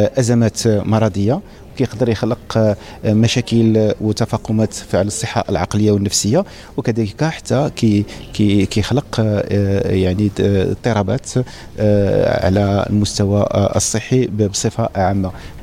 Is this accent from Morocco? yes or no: yes; Morocco; احنا جد سعداء في بلدنا المغرب